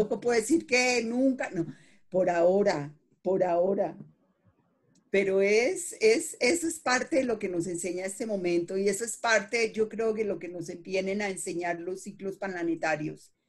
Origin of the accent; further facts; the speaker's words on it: Colombia; now in Puerto Rico; ¿Vivirías en Colombia otra vez? Jamás. O sea, amo mi país, pero no viviría allá. Por ahora, Puerto Rico es mi tierra. Dejé mi casa, mi árbol de mango que amaba, mi gente, mis boricuas, o sea, todo.